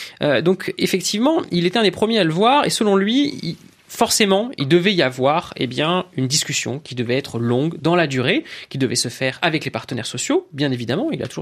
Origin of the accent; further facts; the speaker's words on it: France; On se vit encore en tant que Français comme des ruraux.